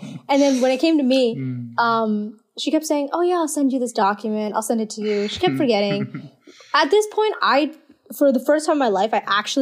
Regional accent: India; as an Indian girl, I think you're just very deficient in a lot of stuff

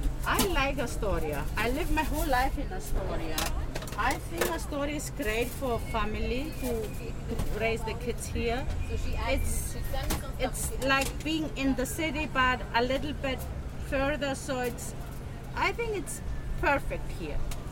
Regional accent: Thessaloniki, Central Macedonia, Greece; And I grew up there. I grew up with those things. So they were very, very familiar for me. I'm from Thessaloniki, so if you go to Thessaloniki and you ask for a pita with everything on

